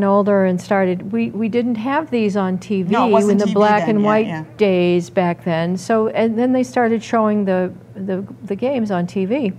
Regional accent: Massachusetts, United States; I come from the Boston area, so of course my team is the Boston Red Sox.

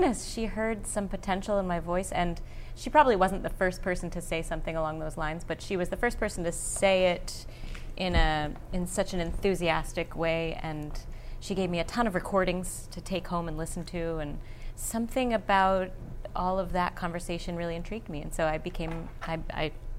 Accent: Delaware, United States; And I grew up in Delaware

